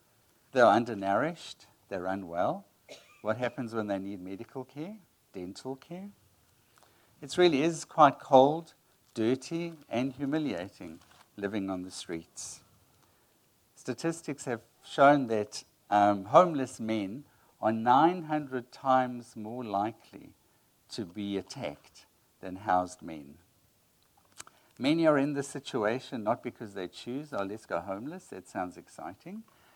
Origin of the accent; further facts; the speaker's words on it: Italy; because obviously I'm from Italy, so I asked a lot of questions.